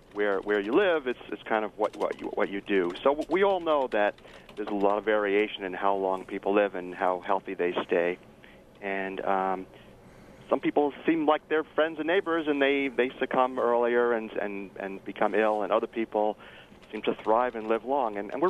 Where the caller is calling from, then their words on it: California, United States; Well, I'm calling you from California